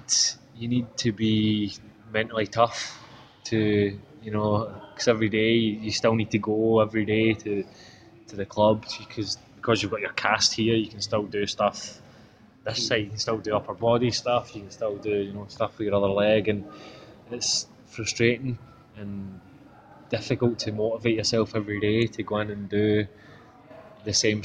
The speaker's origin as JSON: {"language": "English", "region": "Scotland", "country": "United Kingdom", "said": "we watched the European Championships as obviously a Scotsman."}